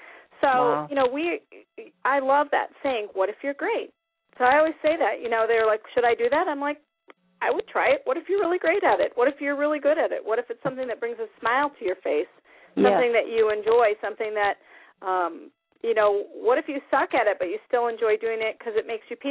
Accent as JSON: {"language": "English", "region": "Iowa", "country": "United States", "tie": "born or raised there", "also_born_or_lived": "Minnesota", "said": "You know, I was raised in Iowa and Minnesota, so I know."}